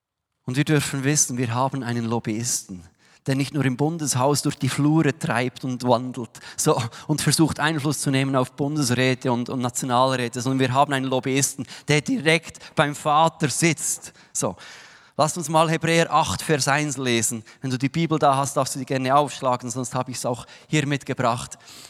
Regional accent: Switzerland; Wir haben oft als Schweizer und als Europäer auch kaum Zugang zu diesem Thema

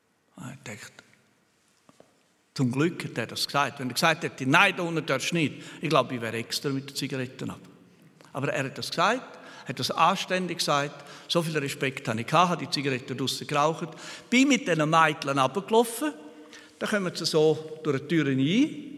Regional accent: Graubünden, Switzerland; Und ich als Bündner habe den Dialekt natürlich sofort.

